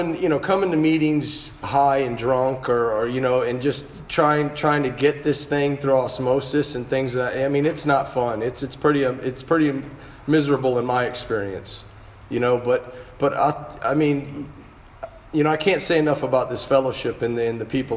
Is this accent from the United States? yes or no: no; Panama; I ended up growing up in another country. I grew up in Panama, where the age of drinking, there really wasn't any age of drinking.